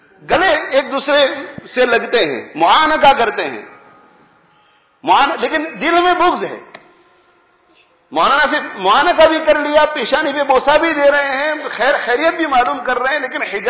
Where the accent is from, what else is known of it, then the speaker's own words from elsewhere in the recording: India; born there; میں پاکستانی نہیں, ہندوستان میں میری پیدائش ہوئی ہے.